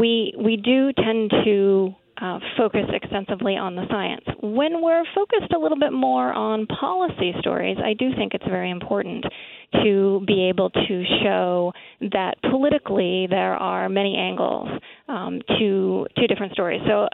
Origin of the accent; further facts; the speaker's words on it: Alaska, United States; And we've also sent reporters to Alaska, my home state, as you mentioned